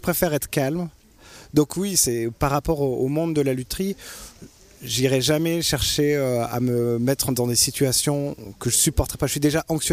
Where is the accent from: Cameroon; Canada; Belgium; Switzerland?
Switzerland; Valais; now in France; quand on est Valaisan, on est Valaisan. Après, j'ai été chez les Frouzes. Je sais qu'ici, bon, bah, maintenant, je suis plus Valaisan, je n'ai pas tout à fait français.